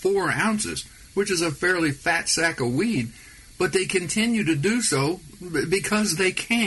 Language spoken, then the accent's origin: English; Houston, Texas, United States; Now, this happened in Houston, as I say, my hometown.